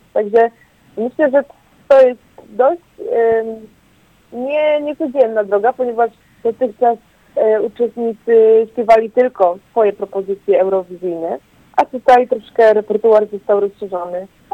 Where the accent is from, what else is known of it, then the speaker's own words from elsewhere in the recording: Ciechanów, Masovian Voivodeship, Poland; Pochodzę z Ciechanowa.